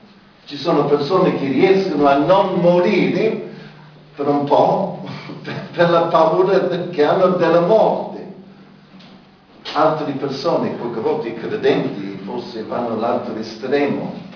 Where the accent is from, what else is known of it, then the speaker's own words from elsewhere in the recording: United Kingdom; Italian is a second language; io da inglese vedo il sole, esco senza niente